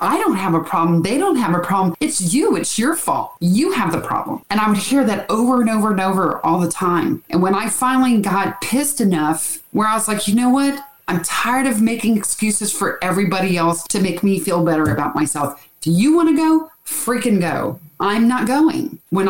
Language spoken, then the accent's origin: English; United States; I'm tired of being the American woman that he married and trying to turn me into a Honduran wife, because I'm not.